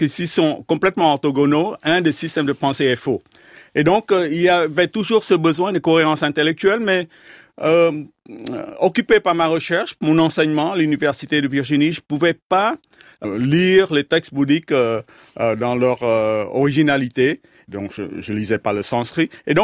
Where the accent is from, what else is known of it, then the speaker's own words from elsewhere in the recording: Vietnam; Vous savez, je suis vietnamien d'origine et donc la tradition spirituelle au Vietnam, c'est le bouddhisme. 80% des Vietnamiens sont bouddhistes. Et donc, j'ai été élevé dans une tradition bouddhiste et confucienne.